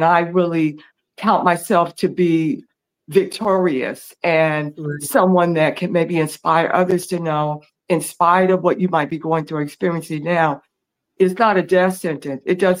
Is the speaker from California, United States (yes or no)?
yes; San Francisco, California, United States; also born or lived in Oakland; growing up in the Bay Area. I was born in Oakland. I was raised in San Francisco, and my mom was struggling.